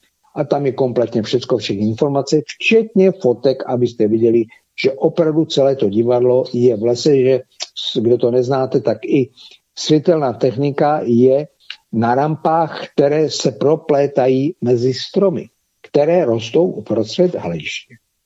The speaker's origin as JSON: {"language": "Czech", "region": "Silesia", "country": "Czechia", "tie": "born or raised there", "said": "protože jsem na jiném místě v Praze, ne u nás ve Slezsku rodném."}